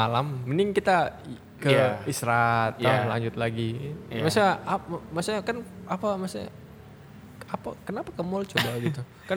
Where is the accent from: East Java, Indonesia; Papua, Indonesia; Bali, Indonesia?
Papua, Indonesia; Ya, itu salah satu keseruan sih di ya, di kota saya yang di sana Papua.